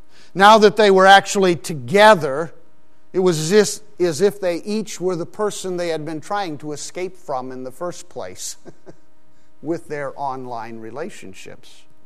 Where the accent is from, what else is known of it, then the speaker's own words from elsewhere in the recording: Pakistan; now in United States; I grew up in Pakistan, and in terms of my parents, the intention was to spend the rest of our lives there. But my mom got very, very ill, almost died, and we had to return to America